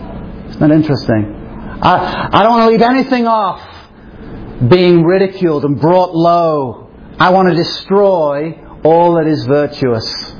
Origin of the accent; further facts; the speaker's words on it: England, United Kingdom; I remember growing up in England